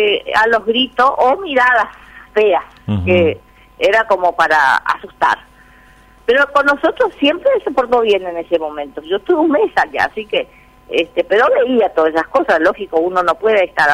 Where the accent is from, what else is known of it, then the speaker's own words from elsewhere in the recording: Montecarlo, Misiones, Argentina; Sí, soy de Monte Carlo también, sí